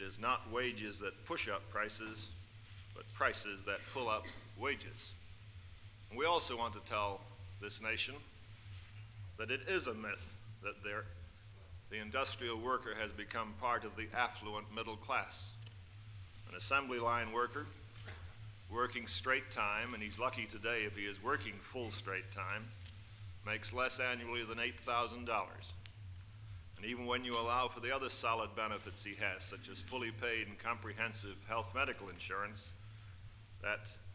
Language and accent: English; Midwest, United States; Blame it on the fact that I'm from the Midwest. My section of the Midwest, it's even an hour earlier than this.